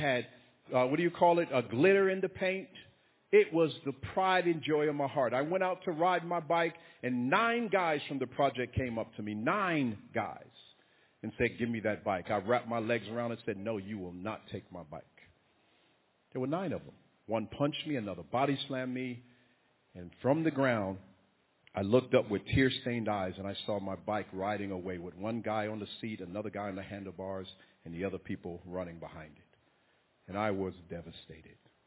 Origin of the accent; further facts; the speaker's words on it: New York, United States; My daddy, when I grew up in New York, brought me a bike. Now, I grew up where projects were down the street.